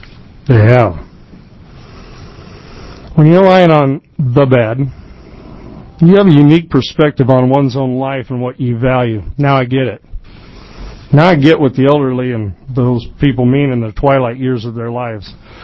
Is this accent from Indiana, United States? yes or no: no; Missouri, United States; I'm originally from the Show Me State, so things that happen on the East and West Coast take a little while to get there